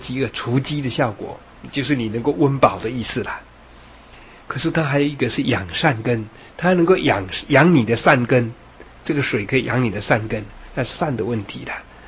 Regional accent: Yilan, Yilan County, Taiwan; 这个是我家乡宜兰的

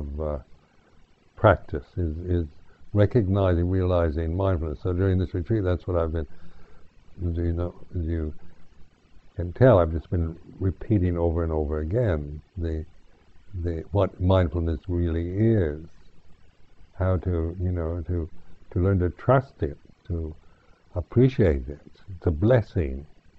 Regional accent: United States; we operate in these delusions of I am the body … I am this American, and so forth.

